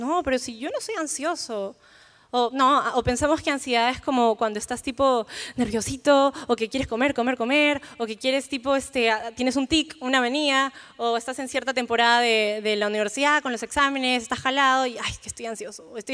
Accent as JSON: {"language": "Spanish", "country": "Peru", "said": "como buen peruano, ¿qué desayuna uno después de Navidad?"}